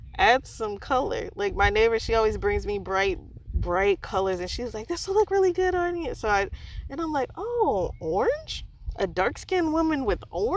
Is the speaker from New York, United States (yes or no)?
no; Indianapolis, Indiana, United States; So I'm from Indiana, y'all. Indianapolis.